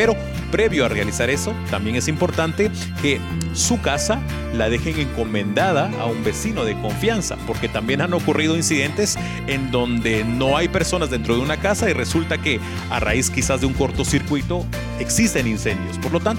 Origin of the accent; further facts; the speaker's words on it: Guatemala; como guatemaltecos nos trasladamos a los distintos puntos del país